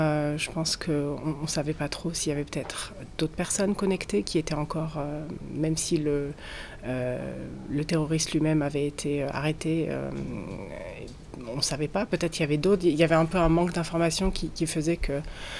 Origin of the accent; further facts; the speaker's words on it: Nice, Provence-Alpes-Côte d'Azur, France; now in New Zealand; Moi, je viens de Nice